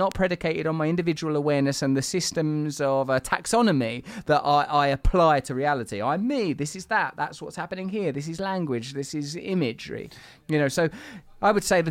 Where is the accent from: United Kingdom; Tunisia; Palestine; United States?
United Kingdom; East of England; when I was a little boy growing up in Essex.